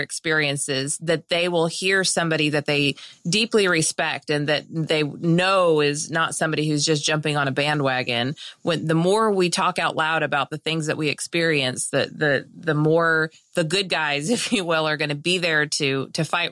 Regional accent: California, United States; I'm from California originally, so forgive my slang

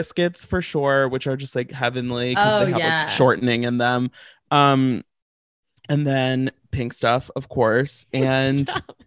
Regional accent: St. Louis, Missouri, United States; now in New York, United States; So I'm from St. Louis. I'm in New York right now.

